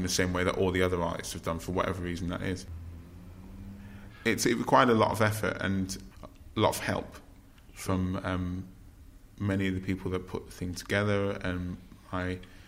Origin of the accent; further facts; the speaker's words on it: United Kingdom; of African heritage, but born and raised in Britain. You know, growing up in the 70s and 80s